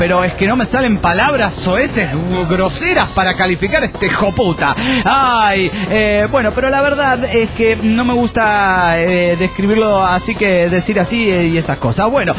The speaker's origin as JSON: {"language": "Spanish", "town": "Coacalco", "region": "State of Mexico", "country": "Mexico", "said": "de Coacalco, México."}